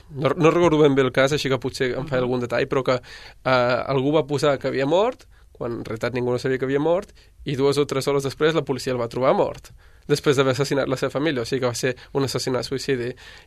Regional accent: Sabadell, Catalonia, Spain; De les persones més actives, diria 5 o 6, som de Sabadell.

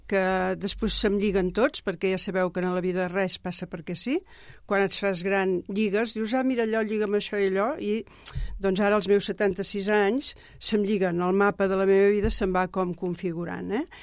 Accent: Les Alluges, Catalonia, Spain; Jo sóc de pagès, de la Segarra, un poblet de Santa Fe, prop de Cervera, les Alluges, un poblet que hi ha una carretera, arribes i allà s'acaba, per sortir d'allà has de tornar enrere.

